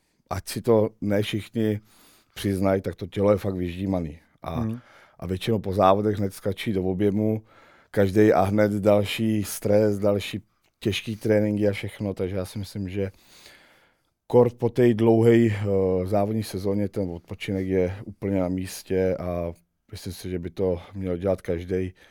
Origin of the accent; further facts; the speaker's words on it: South Bohemian Region, Czechia; Třeba já jsem asi z Jižní Čech a jezdíme Chebsko, Karlovarsko a tam nabízíme služby s těma traktorama.